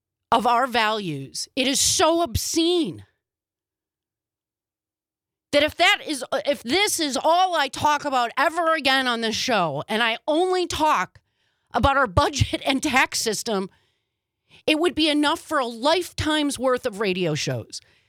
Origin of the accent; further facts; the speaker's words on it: Wisconsin, United States; as a human being, as an American, I know that we express our values as Wisconsinites, as Americans